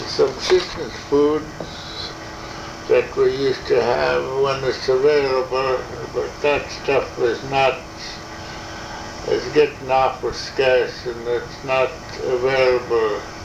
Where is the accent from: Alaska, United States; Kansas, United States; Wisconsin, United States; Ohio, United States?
Alaska, United States; Valdez; born or raised there; also born or lived in Elmar